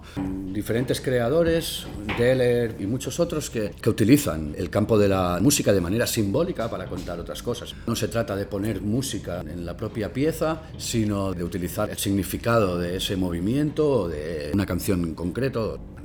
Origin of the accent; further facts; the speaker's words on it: Terrassa, Catalonia, Spain; born there; Nací en Tarrasa, una ciudad industrial cercana a Barcelona